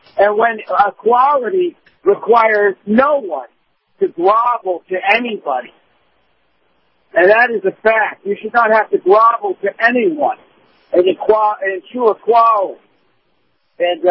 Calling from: Daytona Beach, Florida, United States; I'm in Daytona Beach.

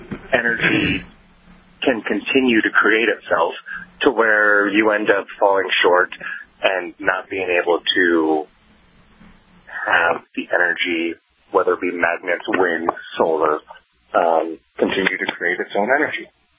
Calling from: Fairbanks, Alaska, United States; I'm from Fairbanks, Alaska, KFAR.

